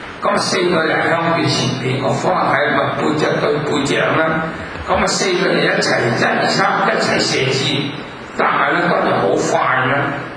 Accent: Hong Kong; 我都係香港人，我哋經過日本人打香港嗰種個災難。嗰次我十幾歲啫

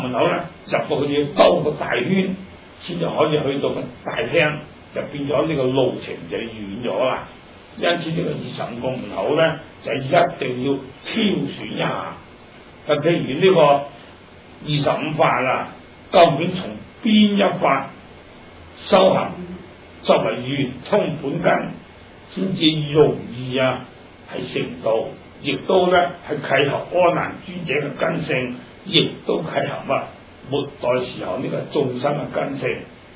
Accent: Hong Kong; 咁我哋香港人咧係人都識噶啦

